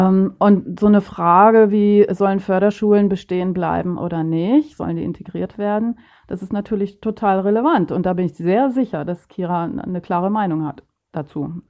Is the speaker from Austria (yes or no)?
no; Bremen, Germany; Themen beschäftigen, die für mich jetzt als Bremerin nicht relevant sind.